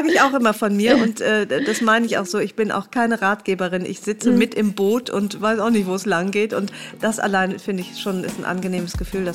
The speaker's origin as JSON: {"language": "German", "region": "Rhineland", "country": "Germany", "said": "Ich komme ja aus dem Rheinland."}